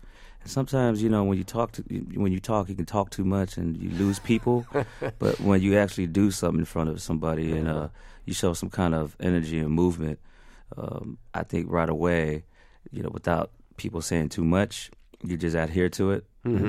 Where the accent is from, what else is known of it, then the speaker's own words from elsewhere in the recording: Richmond, California, United States; also born or lived in San Francisco; We're from the Bay Area, San Francisco Bay Area, that is, in California. Born in San Francisco, but raised in a place called Richmond.